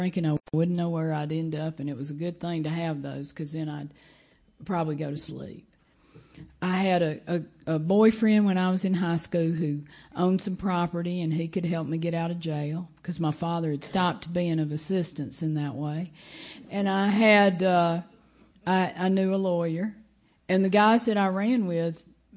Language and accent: English; Alabama, United States; So I was growing up in Alabama as I was speaking